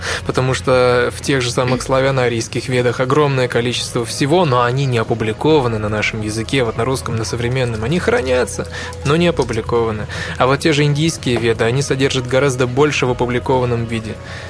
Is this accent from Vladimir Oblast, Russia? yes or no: yes; Alexandrov, Vladimir Oblast, Russia; Я говорю, из Александрова, нет, то ли я из Александрова сказал, то ли еще откуда-то, из Владимирской области я сказал.